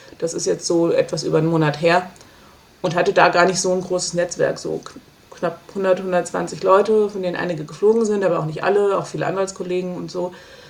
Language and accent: German; Frankfurt am Main, Hesse, Germany; hast du ja gerade schon gesagt, ich bin 38, Juristin, bin aus Frankfurt am Main, hier in der Nähe vom Flughafen auch aufgewachsen